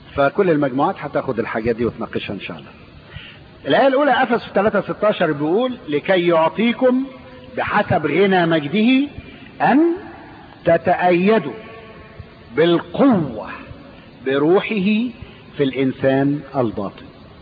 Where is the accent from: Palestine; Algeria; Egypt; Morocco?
Egypt; قبل السد العالي عندنا في مصر كان النيل يجي يغرق البلاد